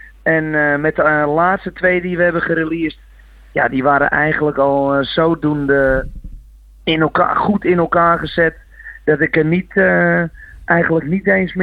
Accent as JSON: {"language": "Dutch", "town": "Purmerend", "region": "North Holland", "country": "Netherlands", "said": "Zanger en ik kom uit Noord-Holland, Purmerend."}